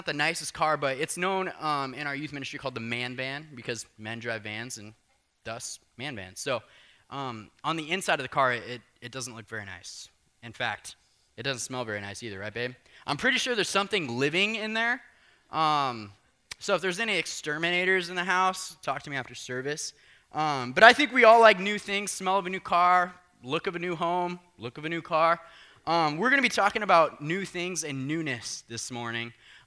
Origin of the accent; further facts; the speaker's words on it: Southern US, United States; I was raised in the South, and if you were raised in the South, that means people talk back to preachers, but in a good way.